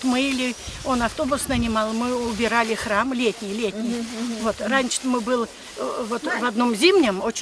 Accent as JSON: {"language": "Russian", "town": "Plakhino", "country": "Russia", "tie": "born or raised there", "said": "А сама родом я с Плахина. Слышали Плахина?"}